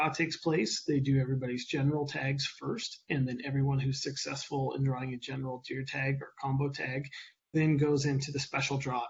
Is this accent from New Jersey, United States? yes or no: no; Nevada, United States; now in Montana, United States; So I've been living in Montana for the last 19 years. And before that, I was born and raised in Nevada.